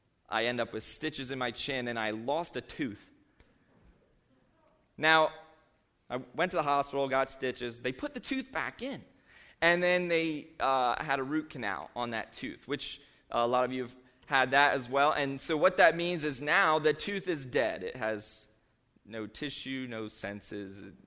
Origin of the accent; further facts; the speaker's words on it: United States; you need to know, I grew up in Perry County, so no one wears helmets, and every four-wheeler has a gun rack.